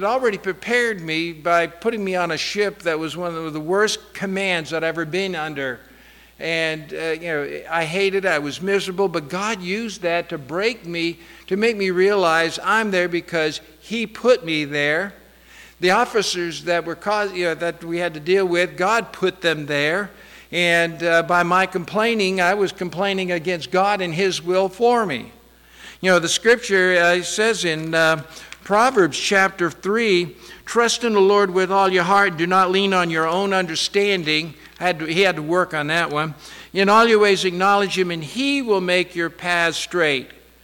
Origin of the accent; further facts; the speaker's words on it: Florida, United States; also born or lived in New Hampshire / Maine; now in Southwest Virginia, United States; But I was born in New Hampshire, grew up in Florida, so I'm a Floridian, and I can't stand the heat.